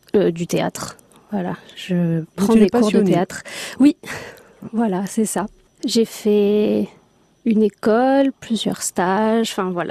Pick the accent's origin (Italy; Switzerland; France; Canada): France; Pioggiola, Corsica; Je suis de Pioggiola